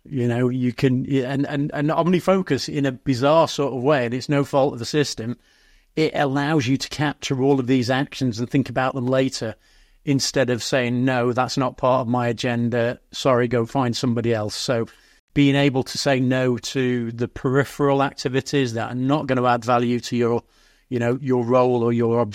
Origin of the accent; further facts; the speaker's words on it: Manchester, North West England, United Kingdom; I grew up in Manchester in the 1990s.